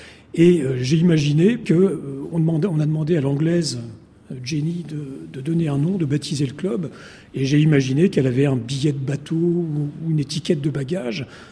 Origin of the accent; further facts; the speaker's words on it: Saint-Ouen, Île-de-France, France; Alors, moi, je suis né à Saint-Ouen. J'ai grandi à Saint-Ouen, à 50 mètres d'ici, avec mes parents, qui avaient un petit appartement dont la fenêtre donnait sur le stade